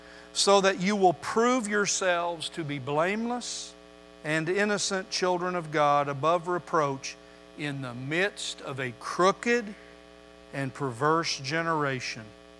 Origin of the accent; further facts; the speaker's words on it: the West, United States; You know, Pat and I grew up in the West. We grew up on the other side of the Mississippi.